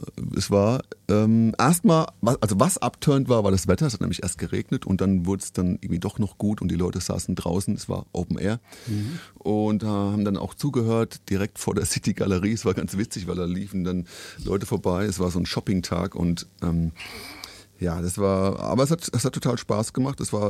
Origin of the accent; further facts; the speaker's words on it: Aschaffenburg, Bavaria, Germany; born there; Also ich hatte tatsächlich einen schönen Auftritt in Aschaffenburg, meiner Geburtsstadt.